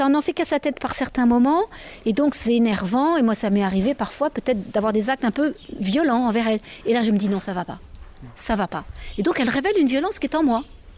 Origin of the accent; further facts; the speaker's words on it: Paris, Île-de-France, France; Non, on ne savait rien faire parce qu'on était toutes citadines. Moi, je suis parisienne en plus, vous vous rendez compte.